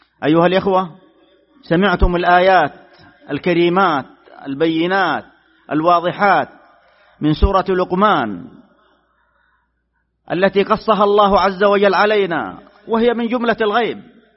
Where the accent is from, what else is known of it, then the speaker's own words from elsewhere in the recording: Saudi Arabia; بلادنا المملكة العربية السعودية